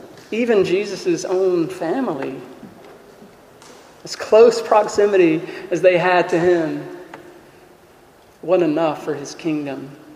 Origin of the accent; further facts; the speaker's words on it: China; I was raised in China.